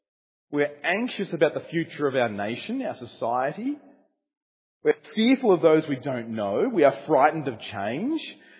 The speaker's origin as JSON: {"language": "English", "country": "Australia", "said": "one of the big things we take pride in our society in being Australian is that we're very supposed to be laid back"}